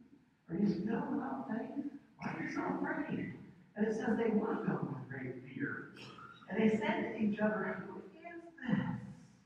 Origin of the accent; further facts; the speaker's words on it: Ohio River, United States; You know, I grew up on the Ohio River, and we were out there all the time in boats, all the time in boats.